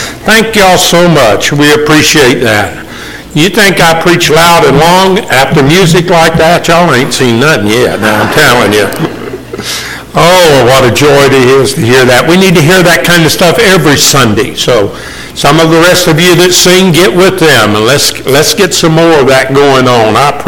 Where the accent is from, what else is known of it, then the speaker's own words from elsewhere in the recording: Charleston, South Carolina, United States; I grew up in Charleston, outside of Charleston.